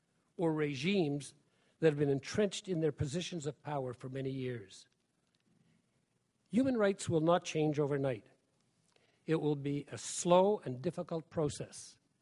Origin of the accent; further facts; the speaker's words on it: Canada; And I, as a Canadian, strongly believe that human rights should be an essential ingredient in the formation of Canadian foreign policy.